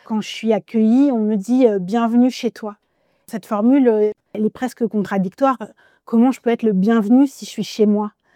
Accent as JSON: {"language": "French", "country": "France", "tie": "born or raised there", "said": "moi, je suis née, j'ai grandi en France, je parle que le français. Donc, c'est vrai que ce serait compliqué pour moi de me revendiquer que de l'Algérie, mais c'est le pays de mes parents et voilà, je suis binationale"}